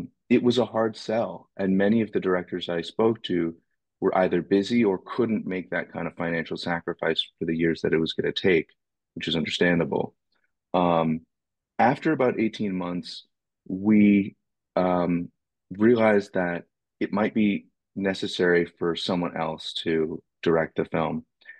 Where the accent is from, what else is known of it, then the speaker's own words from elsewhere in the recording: Boston, Massachusetts, United States; now in Chattanooga, United States; I grew up in Boston. I'm an Asian American. I moved to Chattanooga in 2019.